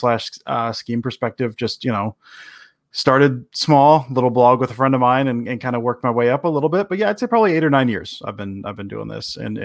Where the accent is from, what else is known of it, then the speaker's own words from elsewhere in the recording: Detroit, Michigan, United States; I'm from the Detroit area, but I'm a fan of my whole life.